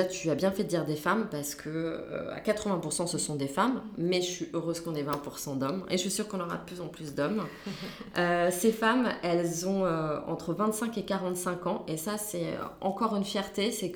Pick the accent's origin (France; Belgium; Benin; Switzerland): France; On est français, ça c'est sûr, mais on n'avait pas forcément envie d'être perçu comme des Parisiens.